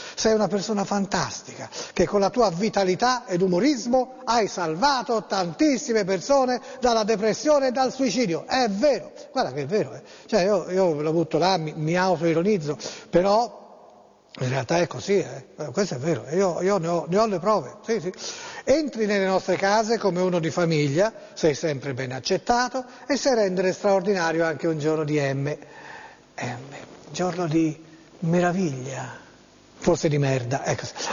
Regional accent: Florence, Tuscany, Italy; sono fiorentino, sono nato a Firenze, abito a Firenze.

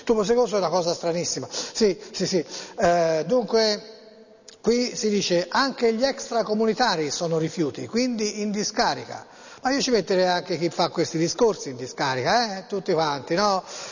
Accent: Tuscany, Italy; però insomma io sono toscano, ecco, e mi conoscono in Toscana.

